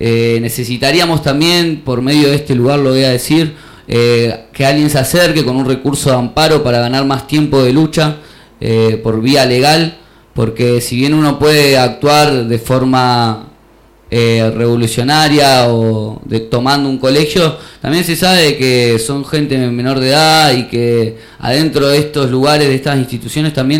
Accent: Buenos Aires, Argentina; Yo soy de acá, de Boedo, Almagro, de esta comuna, y puedo ver que desde que llegué a este lugar

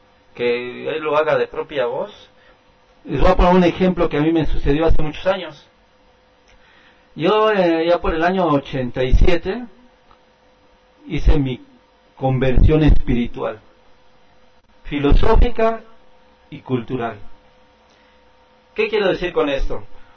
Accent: Azcapotzalco, Mexico City, Mexico; born there; Yo nací también en la delegación Azcapotzalco. Y bueno, yo pensaba, ¿cómo es posible que siendo mexicano, pues no conozca nada de mi México ancestral?

